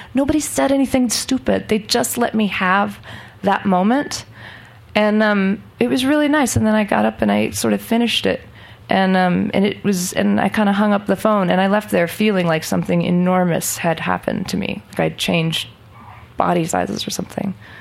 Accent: India; But because I'm Indian, it took me until I was 28 to actually say that I was a writer.

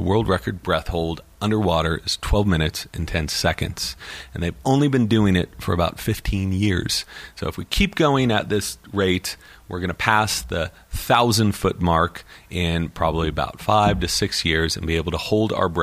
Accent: California, United States; So more than California, my home state.

